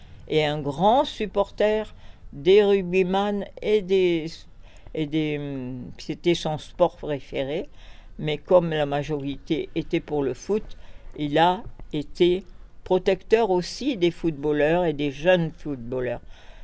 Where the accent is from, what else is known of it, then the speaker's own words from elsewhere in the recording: Provence-Alpes-Côte d'Azur, France; j'étais jeune femme et je venais de la Côte d'Azur, mais j'étais dans un monde nouveau